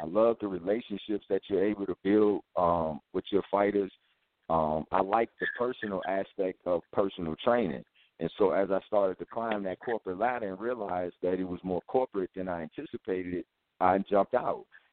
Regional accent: New Orleans, Louisiana, United States; Because, like, where I grew up at in New Orleans, they didn't really have no gyms.

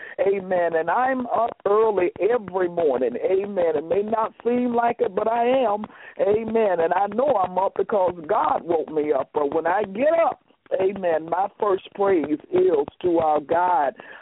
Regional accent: the South, United States; now in Illinois, United States; I'm a Southerner, amen, and down south we speak to everybody, amen. I'm up here in Illinois, and I still have to get used to it

